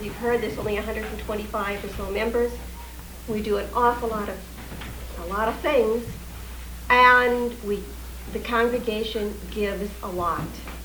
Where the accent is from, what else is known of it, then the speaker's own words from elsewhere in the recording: Midwest, United States; I'm from the Midwest, graduate of St. Olaf College. I married a forester, and we moved all over the country.